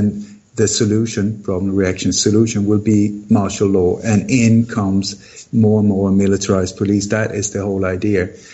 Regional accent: Sweden; English is a second language; moved away; also born or lived in Denmark; I grew up in Sweden. I was born in Denmark. I grew up in Sweden.

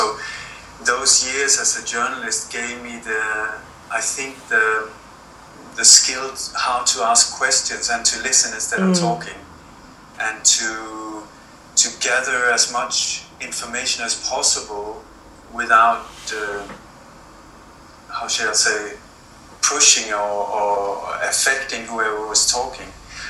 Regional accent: Denmark; I was born in Denmark and raised in a family that was very much involved in the resistance against the German invasion or occupation.

